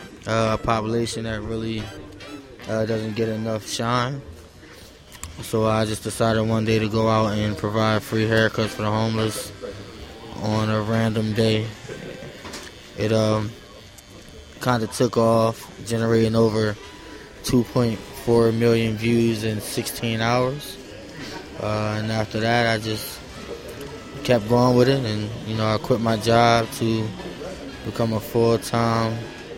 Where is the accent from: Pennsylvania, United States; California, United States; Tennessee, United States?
Pennsylvania, United States; Chester; I started in Chester, PA, my hometown.